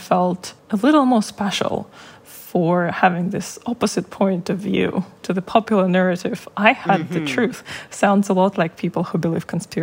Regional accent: Russia; English is a second language; So I was removed from Russian propaganda and I got to see the snippets of the Western coverage of what's happening.

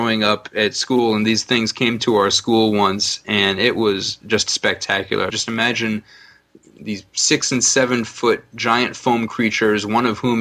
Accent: East Greenwich, Rhode Island, United States; What I take my friends to, because I grew up in East Greenwich, is I would go down the street to Hilltop Creamery

